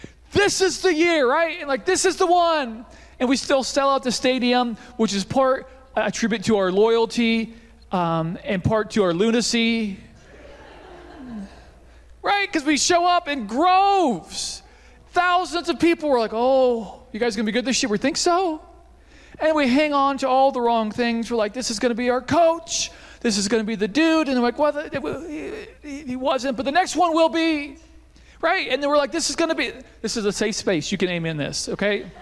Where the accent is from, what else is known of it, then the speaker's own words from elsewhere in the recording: Beatrice, Nebraska, United States; I grew up in Beatrice, not too far away from here, and I grew up in the 90s.